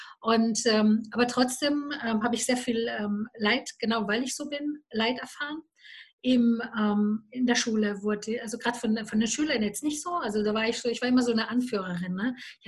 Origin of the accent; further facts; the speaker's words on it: Romania; German is a second language; now in Germany; wir sind aus Rumänien ausgewandert, also wir haben uns freigekauft, das war auch ganz abenteuerlich